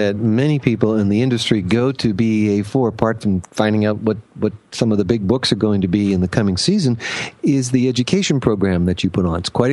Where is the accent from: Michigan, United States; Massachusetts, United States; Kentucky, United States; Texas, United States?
Massachusetts, United States; Boston; Well, as a Bostonian, we remember Kirstie Alley from her days at Cheers